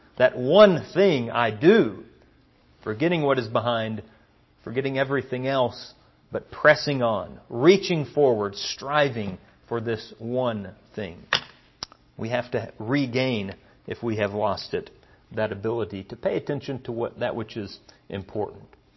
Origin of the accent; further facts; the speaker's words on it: Arlington, United States; That was a little fold-out foam couch kind of deal that we had growing up in Arlington